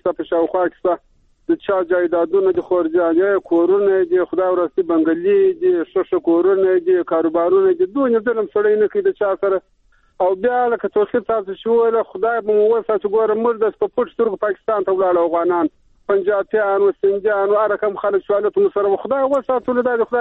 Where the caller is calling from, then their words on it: Kandahar, Afghanistan; هم له کندهار ولایت